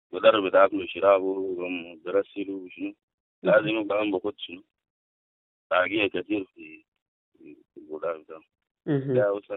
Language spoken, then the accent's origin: Arabic; South Sudan; أنا إنسان جنوبي وكده هسه ناس بيقولوا لي أنا دارفوري